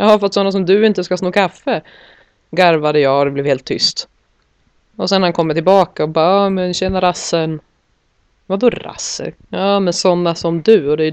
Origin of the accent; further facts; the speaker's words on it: Norrland, Sweden; jag kommer ju från Norrland.